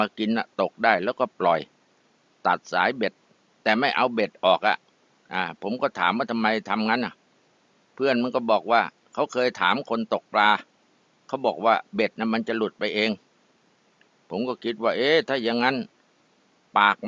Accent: Taling Chan, Bangkok, Thailand; ที่คลองชักพระนี่แหละตลิ่งชันนี่แหละบ้านผมนะบ้านพ่อบ้านแม่ผมเกิดที่นั่นอยู่ที่นั่นโตที่นั่น

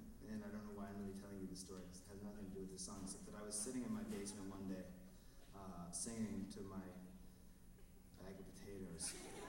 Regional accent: Idaho, United States; I'm from Idaho, and I buy potatoes in 100-pound bags.

